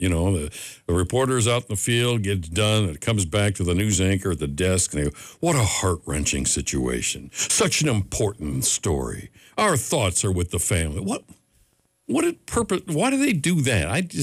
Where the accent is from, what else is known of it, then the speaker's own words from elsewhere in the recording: Cleveland, Ohio, United States; Because, I'm from Cleveland, so.